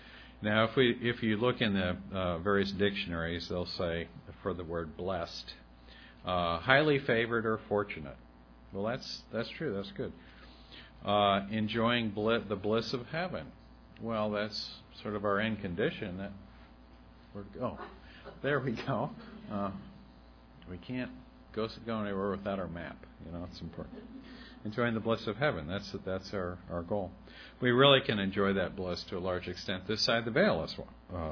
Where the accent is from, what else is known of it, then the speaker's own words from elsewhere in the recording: Pennsylvania, United States; It reminds me of I was raised in the Amish country in Pennsylvania.